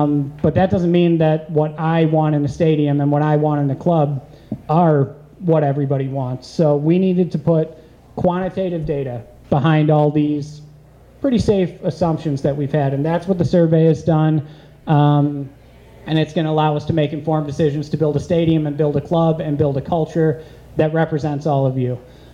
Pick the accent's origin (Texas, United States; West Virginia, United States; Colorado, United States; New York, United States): New York, United States; Buffalo; You know, I'm from Buffalo. I grew up here.